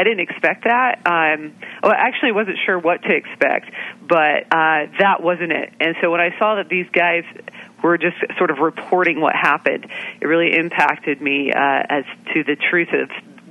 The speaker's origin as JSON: {"language": "English", "region": "Pacific Northwest", "country": "United States", "tie": "born or raised there", "said": "I was raised in the Pacific Northwest, where I was really affected by the beauty of the creation all around me."}